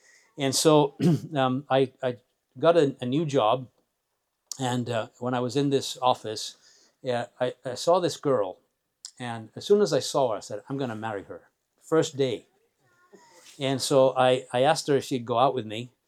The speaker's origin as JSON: {"language": "English", "town": "Leeds", "region": "Yorkshire and the Humber", "country": "United Kingdom", "tie": "born there", "said": "I was born in Leeds back in 1960. That's in England, and so you can work out my age if you want to do that. But I was born into a Roman Catholic family, an only child"}